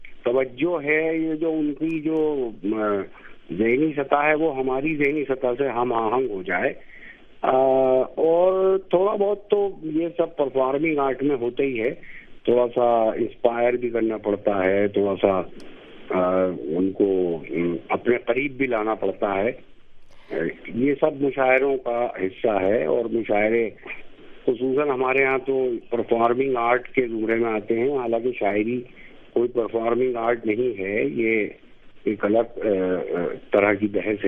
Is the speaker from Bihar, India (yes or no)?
no; Delhi, India; फिलहाल मैं नई दिल्ली में नहीं रहता और मेरा बचपन भी पुरानी दिल्ली में ज्यादा गुजरा है और अच्छे खासी मुद्दत वहाँ गुजरी है मेरी.